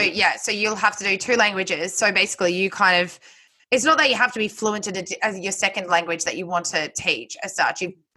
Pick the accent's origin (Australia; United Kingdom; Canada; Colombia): Australia; Sydney, New South Wales; because I grew up and in Sydney and did half of my high school in New South Wales, and we were taught Italian